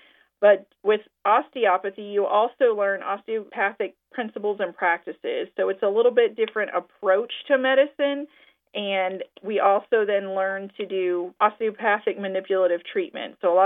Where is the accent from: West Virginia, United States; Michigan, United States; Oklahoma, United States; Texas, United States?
West Virginia, United States; Growing up in Pocahontas County, we had more DOs than MDs.